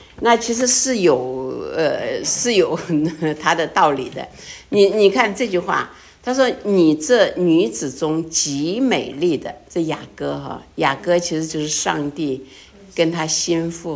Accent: China; 天人合一，这是我们中国人一直在追求的。

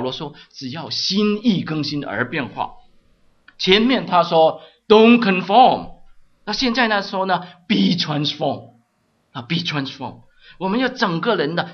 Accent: China; 我们中国人说的有样学样

